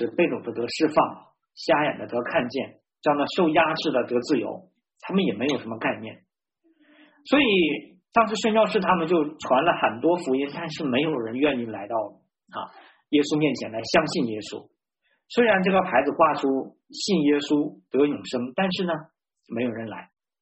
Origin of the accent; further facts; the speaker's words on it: China; 那我们说我们中国人呢，一般打招呼常常会问什么呢？